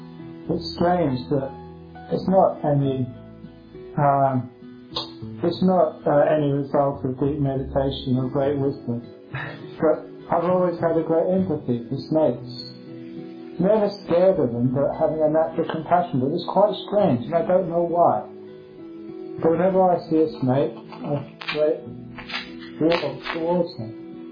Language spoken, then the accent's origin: English; England, United Kingdom; So I was just very fussy when I was growing up in England.